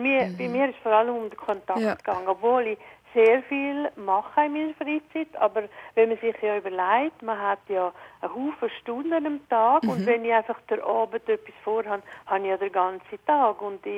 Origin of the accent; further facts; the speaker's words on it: Switzerland; Habe ihr geholfen, auch wie man bei uns in der Schweiz dort putzen